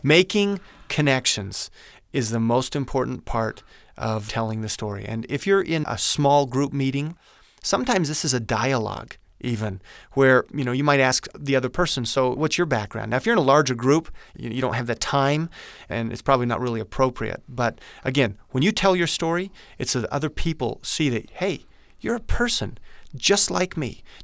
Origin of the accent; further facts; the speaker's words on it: Woodland Hills, Utah, United States; I'm from Woodland Hills, Utah, and I spent about 10 years in corporate America working for a very big company.